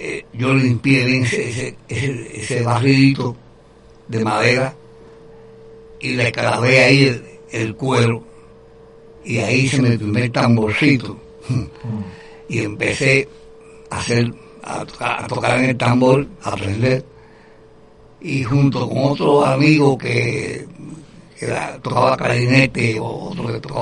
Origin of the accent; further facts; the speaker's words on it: Madruga, Mayabeque, Cuba; born there; yo nací en Madruga, un pueblito habanero de la ciudad de La Habana, pequeño, como todos los pueblos, con un parque, con una iglesia, con un liceo, un casino, en fin, como son todos, casi todos los pueblos de Cuba.